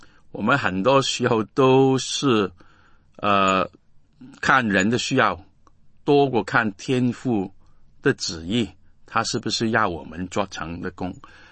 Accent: Guangdong, China; 我们广东人说泼冷水啊

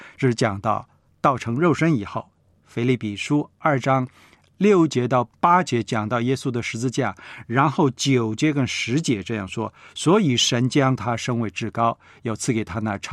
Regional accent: China; 我们是中国人，我们也是天国的子民

